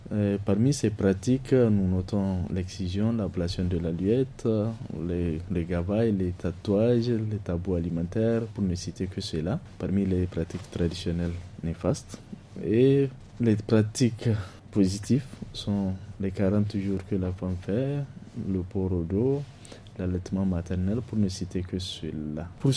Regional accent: Niger; Heureusement, chez nous au Niger, on ne pratique pas ça.

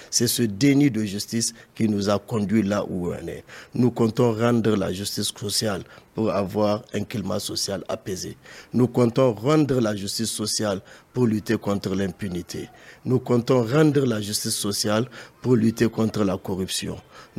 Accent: Niger; Je suis candidat d'abord parce que je suis Nigérien.

